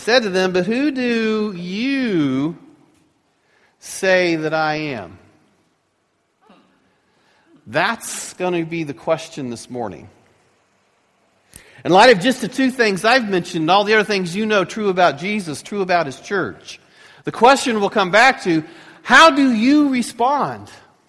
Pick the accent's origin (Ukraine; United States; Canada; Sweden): United States; Ohio; We're from Ohio. Ohio is 40,000 square miles.